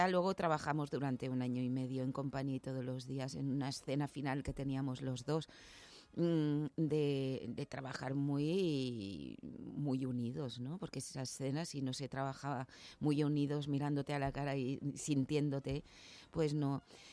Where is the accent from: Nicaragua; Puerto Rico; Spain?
Spain; Girona, Catalonia; yo no soy de Madrid, yo soy de Girona. Entonces yo salí de allí y he vivido más fuera que en casa.